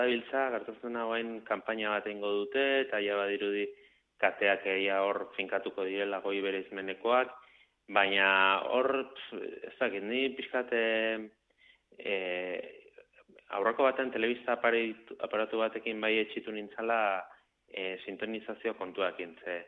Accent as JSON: {"language": "Basque", "region": "Basque Country", "country": "Spain", "said": "eta euskalduna naiz"}